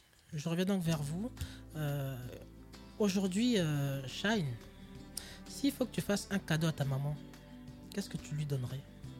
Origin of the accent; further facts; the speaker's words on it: Paris, Île-de-France, France; Je suis parisien, je reste parisien à vie.